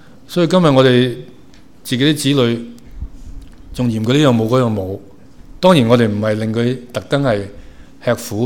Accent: Hong Kong; 我在香港长大知道成日有选美的

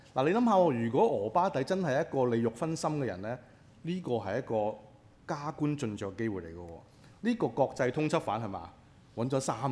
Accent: China; 用我哋中國人嘅説話嘛

